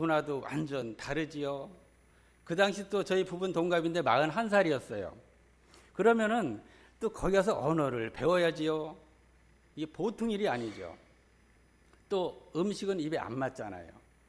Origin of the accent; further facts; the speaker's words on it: Chuncheon, Gangwon, South Korea; 저는 강원도 춘천이 고향입니다.